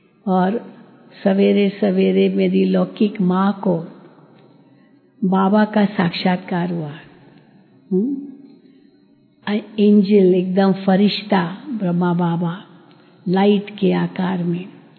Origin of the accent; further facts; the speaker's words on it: Mumbai, Maharashtra, India; born there; सब घर बार छोड़ करके आए थे कराची से। मेरा जन्म तो मुंबई में हुआ